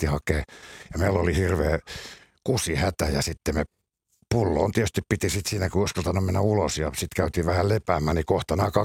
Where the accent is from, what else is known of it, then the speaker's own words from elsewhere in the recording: Helsinki, Uusimaa, Finland; Stadista.